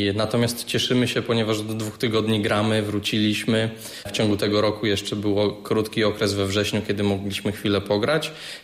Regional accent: Jelenia Góra, Lower Silesian Voivodeship, Poland; wychowałem się w teatrze w Jeleniej Górze

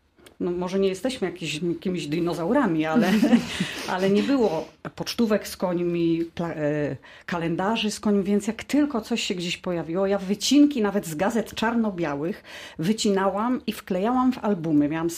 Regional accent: Babimost, Lubusz Voivodeship, Poland; Pochodzę z Babimostu, nie z Zielonej Góry, więc też miałam możliwość obserwować konie.

